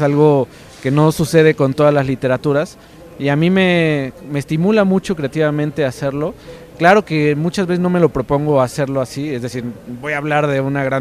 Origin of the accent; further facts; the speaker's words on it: Cuernavaca, Morelos, Mexico; born there; Nací en Cuernavaca, orgullosamente cuernavacense, morelense.